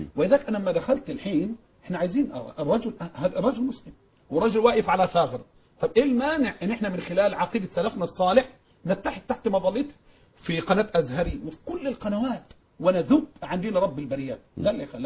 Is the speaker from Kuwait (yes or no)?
no; Egypt; كمذهب خامس عندنا في مصر